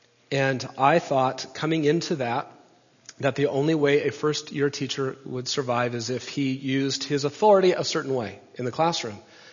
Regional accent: Nebraska, United States; moved away as an adult; I was born and raised in Nebraska, and then I moved to Southern California, which was a little bit of a culture shock, to say the least.

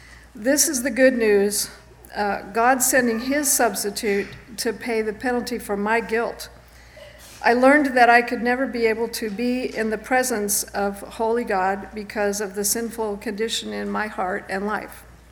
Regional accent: California, United States; I grew up in Southern California with my dad and mom and two older sisters and two younger brothers.

